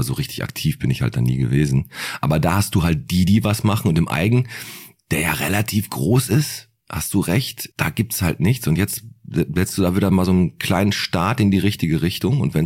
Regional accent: Bottrop, North Rhine-Westphalia, Germany; ich komme aus dem Fuhlenbrock

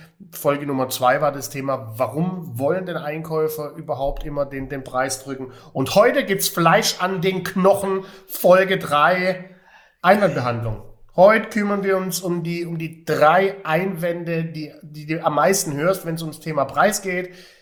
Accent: Stuttgart, Baden-Württemberg, Germany; Stuttgart City, meine Heimat.

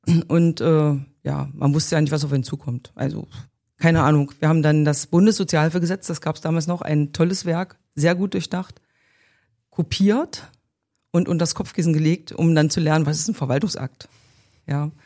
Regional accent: Magdeburg, Saxony-Anhalt, Germany; also born or lived in Gardelin; genau. Das Alter verrate ich jetzt nicht. Bin in Gardelin geboren, also keine gebürtige Magdeburgerin, aber nachdem ich im siebten Lebensjahr nach Magdeburg gekommen bin, kann man sagen, Magdeburgerin durch und durch.

